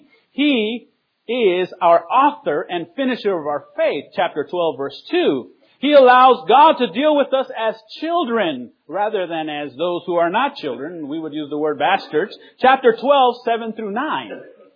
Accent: Guatemala; I come from Guatemala, and we had a student in our ITL campus.

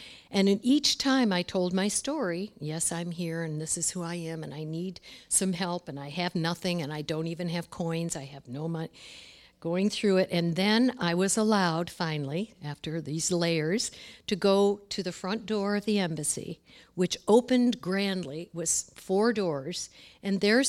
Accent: United States; I really could stand favorably towards my country and feel very good about being an American.

